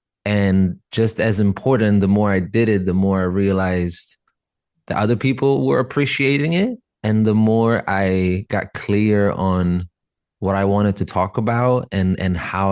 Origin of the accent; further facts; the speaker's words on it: Rome, Lazio, Italy; And I was raised in the church in Italy, in Rome. I was born and raised in Rome.